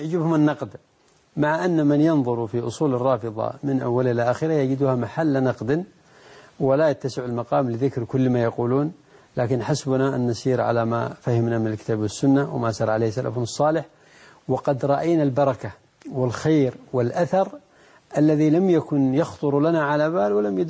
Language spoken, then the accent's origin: Arabic; Yemen; لكن الموجود عندنا في اليمن إلى الآن